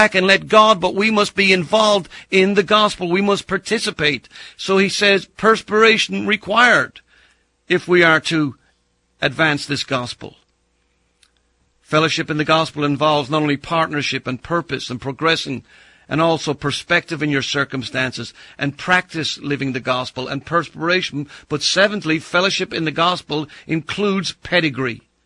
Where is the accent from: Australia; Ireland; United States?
Ireland; When I was a young boy growing up in Ireland, they used to have races where men would get in boats and row, 5, 6 in a boat